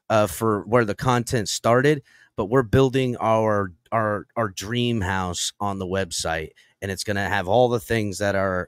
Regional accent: Florida, United States; I'm from South Florida. I ain't scared of hurricanes.

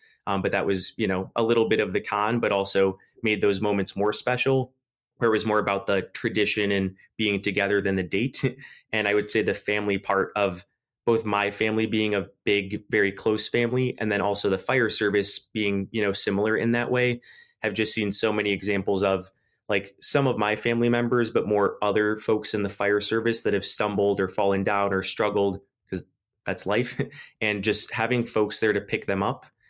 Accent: Mount Pleasant, Iowa, United States; born there; I was born in Mount Pleasant, Iowa.

